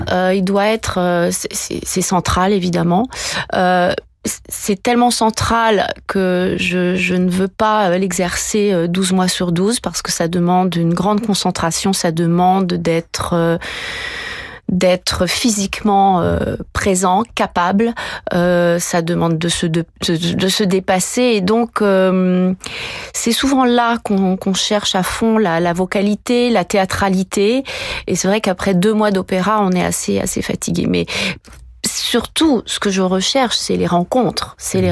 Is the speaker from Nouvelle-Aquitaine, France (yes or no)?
no; Brittany, France; je suis, vous savez, je suis bretonne, hein. Donc évidemment, ça rôde autour de moi tout l'esprit celtique.